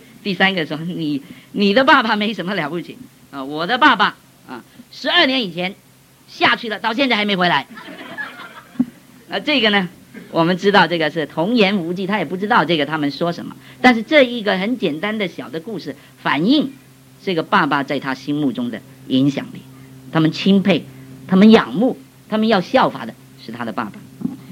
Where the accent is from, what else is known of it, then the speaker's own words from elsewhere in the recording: Taiwan; 我们从台湾来都知道，亿万富翁啊。